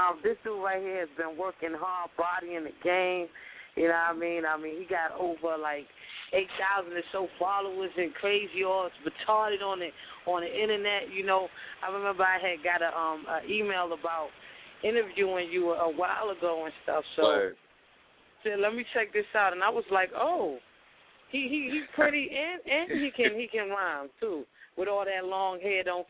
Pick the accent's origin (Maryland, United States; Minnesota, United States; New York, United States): New York, United States; Queens; I'm in the DMV, actually. But I'm from Queens, too.